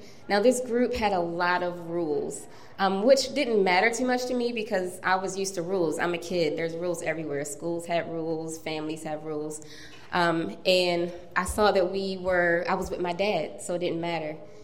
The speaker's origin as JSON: {"language": "English", "town": "Baltimore", "region": "Maryland", "country": "United States", "tie": "born or raised there", "said": "So I am from Baltimore. I was born in West Baltimore into a very large family."}